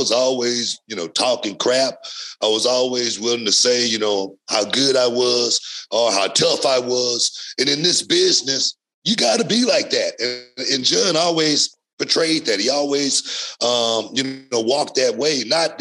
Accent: Texas, United States; also born or lived in Louisiana; I grew up in Texas. I was born in Louisiana, and I never dealt with racism a whole lot coming up as a kid or anything like that.

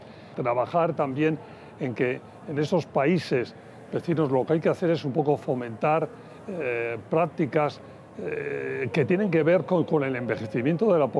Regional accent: United States; los que somos estadounidenses sabemos que ese es el secreto de lo que es este país

